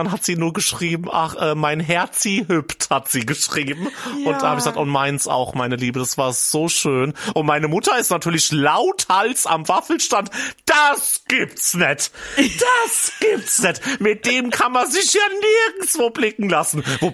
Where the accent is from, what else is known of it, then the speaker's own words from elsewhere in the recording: Schotten, Hesse, Germany; Ich war jetzt auch am Wochenende war ich in meiner Heimat auf dem Weihnachtsmarkt und ich mein Schotten ist ja auch winzig.